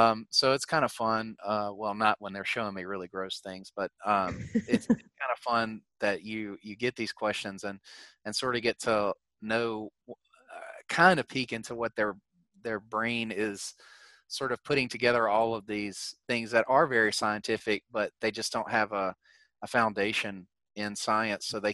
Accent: Mississippi, United States; I grew up in Southeast Mississippi, over closer to Alabama, and it is not as open-minded over there.

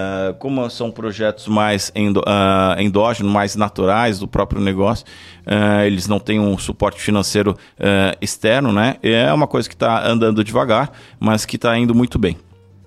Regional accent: São Paulo, Brazil; Como nós somos paulistanos, né?

